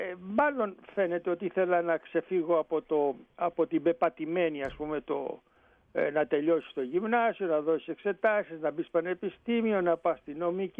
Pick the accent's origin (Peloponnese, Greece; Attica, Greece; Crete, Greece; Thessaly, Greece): Attica, Greece; Athens; born there; Εγώ είμαι γεννημένος στην Αθήνα, με καταγωγή από τον πατέρα μου από τη Ρούμελη, καμία σχέση με τη θάλασσα